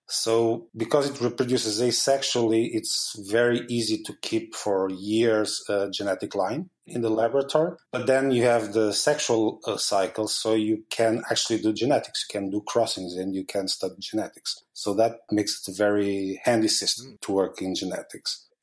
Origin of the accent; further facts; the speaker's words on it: Portugal; I'm originally from Portugal.